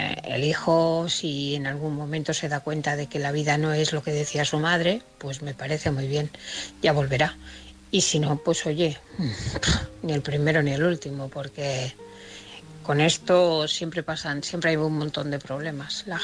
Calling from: Barcelona, Catalonia, Spain; de Barcelona.

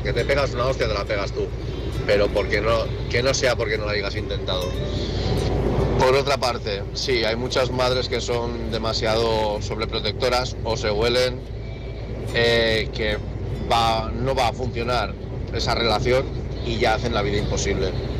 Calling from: Lleida, Catalonia, Spain; de Lleida

